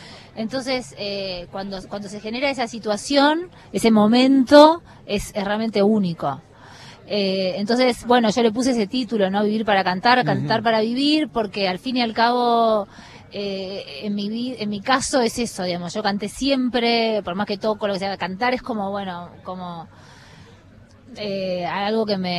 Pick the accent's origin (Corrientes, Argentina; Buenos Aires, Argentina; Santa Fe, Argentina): Buenos Aires, Argentina; soy de San Telmo, canto tango.